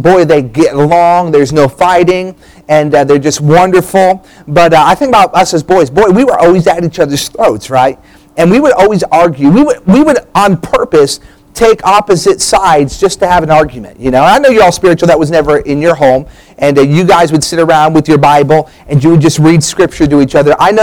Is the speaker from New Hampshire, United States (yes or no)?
yes; New Hampshire, United States; I said, growing up in New Hampshire, there was zero Church of Christ.